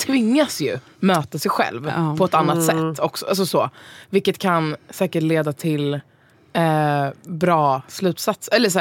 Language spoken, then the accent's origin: Swedish; Stockholm, Stockholm County, Sweden; Men jag skulle säga att jag är en tjej från Stockholm.